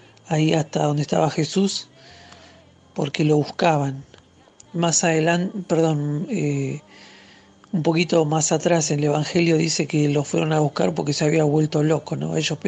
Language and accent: Spanish; Buenos Aires, Argentina; soy de Buenos Aires.